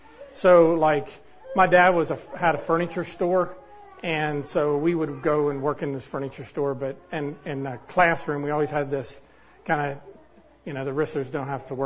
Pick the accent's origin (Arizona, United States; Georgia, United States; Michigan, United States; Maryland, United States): Maryland, United States; Hagerstown; But I was born and raised in Hagerstown, Maryland.